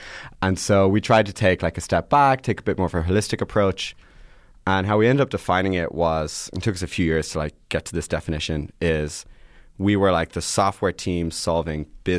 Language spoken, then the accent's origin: English; Ireland; also born or lived in Boston / London / Atlanta / New York; I was born in Boston. I lived in London, Atlanta, London, Ireland, New York, Ireland, San Francisco. And so, but I mostly grew up in Ireland.